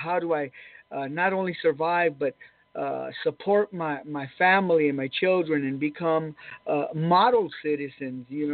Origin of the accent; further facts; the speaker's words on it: Los Angeles, California, United States; he knew I was from East L.A., and he seen that I had a real hard life coming up